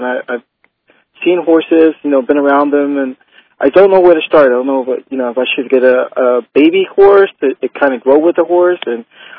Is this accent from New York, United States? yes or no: yes; New York, United States; now in Tampa, United States; I'm now live in Tampa. I was originally from New York.